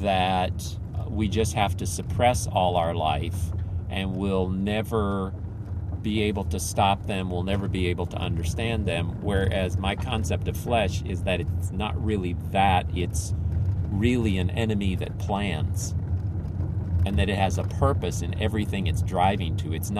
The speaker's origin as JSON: {"language": "English", "country": "Philippines", "tie": "born or raised there", "said": "As I've said before, I grew up in the Philippines"}